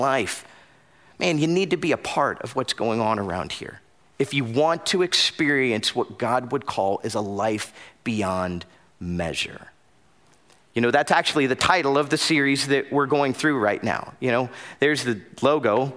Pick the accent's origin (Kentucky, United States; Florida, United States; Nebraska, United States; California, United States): Florida, United States; I grew up in South Florida and I loved surfing.